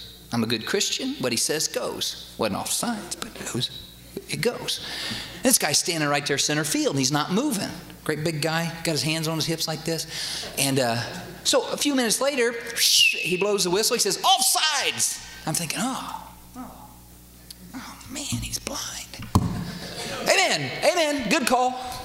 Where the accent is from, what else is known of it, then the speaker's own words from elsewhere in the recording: Indiana, United States; I'm from Indiana. One of my heroes of the faith is Bobby Knight. He talked about God more than anybody I know. But I grew up in Indiana.